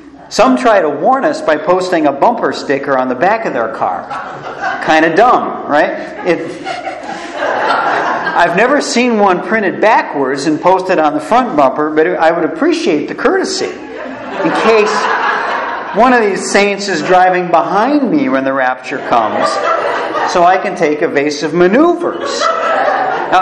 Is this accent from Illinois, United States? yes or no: yes; Chicago, Illinois, United States; I'm from Chicago. So now you'll see if just from Chicago, coming from Chicago means that you can sing the blues.